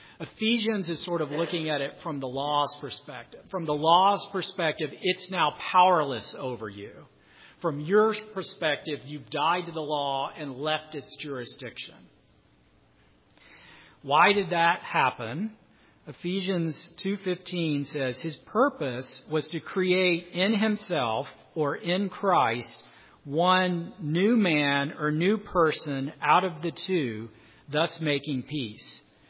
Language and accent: English; Alabama, United States; So I'm from Alabama. I'm different than most of you who are from the Midwest.